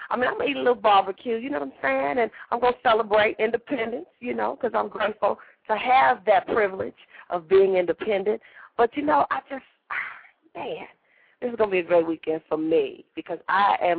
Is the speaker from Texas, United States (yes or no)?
no; Phoenix, Arizona, United States; because y'all know I'm from Phoenix. So I'm just like, I love the heat.